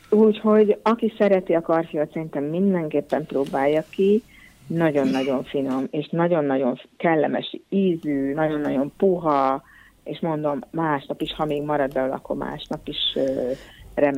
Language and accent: Hungarian; Great Hungarian Plain, Hungary; alföldi vagyok egyébként